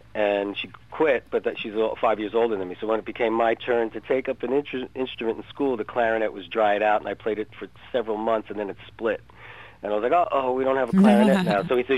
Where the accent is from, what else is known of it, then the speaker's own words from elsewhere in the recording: North Bergen, New Jersey, United States; I grew up in and was born in Jersey City, New Jersey. Always that was close to the Holland Tunnel.